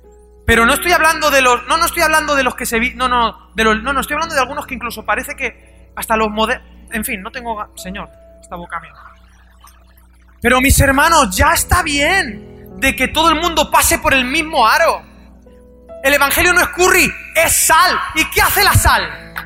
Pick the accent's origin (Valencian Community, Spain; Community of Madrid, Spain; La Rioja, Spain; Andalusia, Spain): Valencian Community, Spain; Valencia; ¿Usted sabe que yo vengo de Valencia, donde es la paella valenciana?